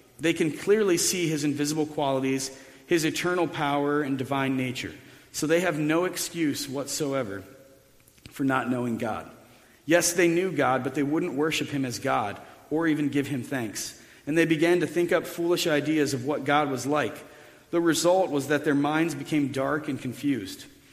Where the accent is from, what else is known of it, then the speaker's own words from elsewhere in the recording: Ohio, United States; because we're from Ohio, right? We drive everywhere. Some of us ride horses everywhere in Ohio even.